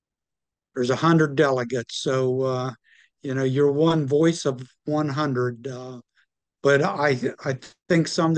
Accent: Morgantown, West Virginia, United States; I grew up in Morgantown. Age 19, I joined the Marine Corps. Spent 26 years in the Marine Corps. Retired in 98 as major. Came back here

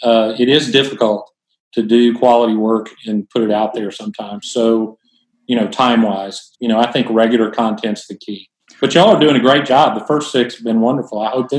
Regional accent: Texas, United States; And then, of course, growing up in Texas, you get Texas history in fourth and seventh grade.

